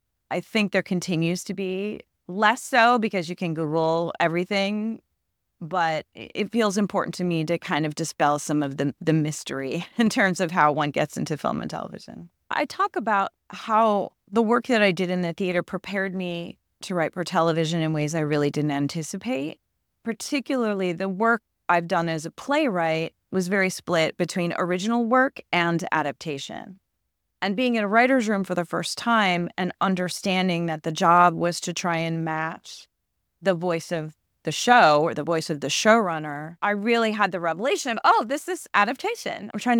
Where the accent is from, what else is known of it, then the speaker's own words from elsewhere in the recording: Chicago, Illinois, United States; also born or lived in Colorado; I grew up in Chicago, spent most of my childhood there. I did move in high school and lived in Colorado for a couple of years, but born and raised in Chicago